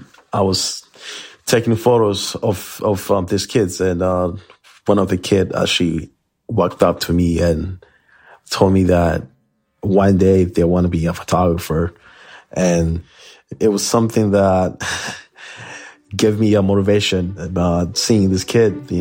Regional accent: Burundi; English is a second language; now in Manchester, United States; So my family and I moved to the United States in New Hampshire in 2007. I am originally from Burundi, East Africa.

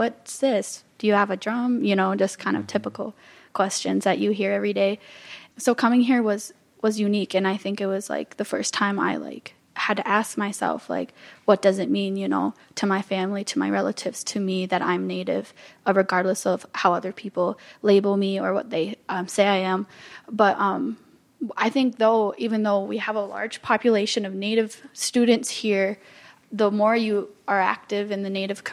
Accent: Pequot Lakes, Minnesota, United States; I'm from Pequot Lakes. I am from the Bear Clan of the Anishinaabe. And I'm from a town that, even though I grew up visiting my relatives on the reservation in Boys Fort, I grew up in a town that was 98% Caucasian

